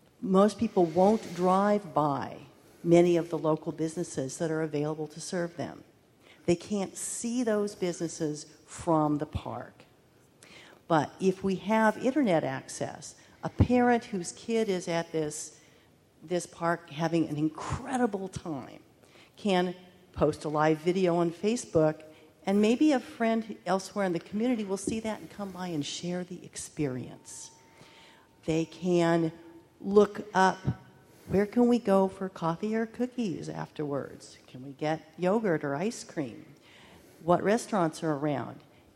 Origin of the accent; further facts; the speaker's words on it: Atascadero, California, United States; from Atascadero.